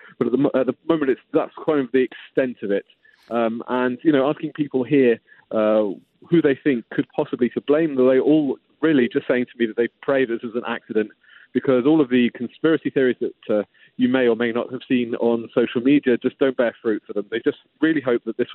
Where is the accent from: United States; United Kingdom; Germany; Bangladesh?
United Kingdom; as a Brit myself